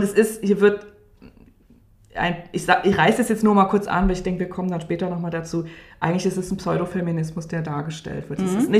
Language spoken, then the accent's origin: German; East Germany, Germany; Ich komme aus der DDR und ich war 9, als die Mauer gefallen ist.